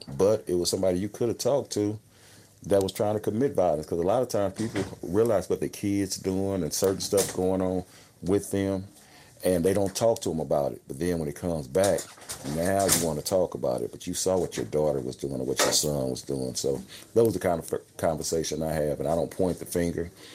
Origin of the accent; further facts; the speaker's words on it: Los Angeles, California, United States; it's not just because I'm from the Watts area